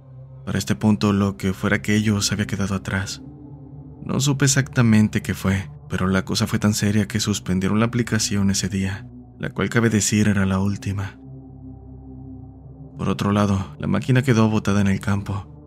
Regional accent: Mexico; soy de México.

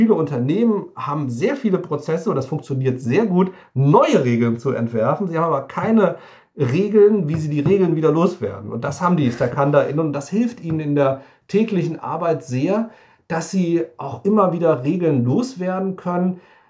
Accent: Hesse, Germany; weil tatsächlich komme ich aus der Nähe von Wiesbaden

